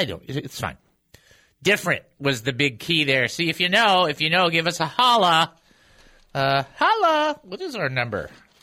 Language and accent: English; United States; Which is like, so as a person growing up in America, I'm like, what's that?